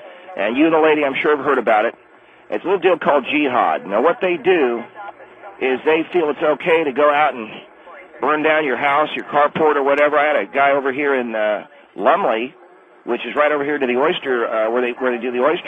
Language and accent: English; United States; I come from the United States of America.